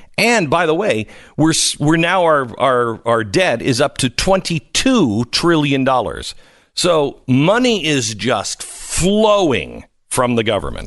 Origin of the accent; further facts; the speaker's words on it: Seattle, Washington, United States; and how, you know, I'm from Seattle, so back off.